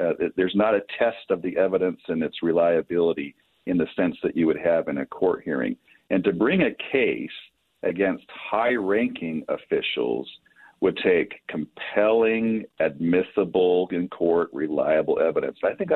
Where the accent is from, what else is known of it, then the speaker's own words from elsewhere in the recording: United States; So for me, as an American, it's very interesting and it's informative and educational about what for our country was in the top tier of darkest days in our nation's history.